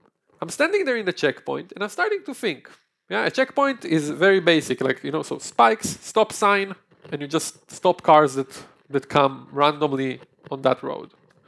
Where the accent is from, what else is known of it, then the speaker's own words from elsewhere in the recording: Israel; English is a second language; that's how we grew up in Israel.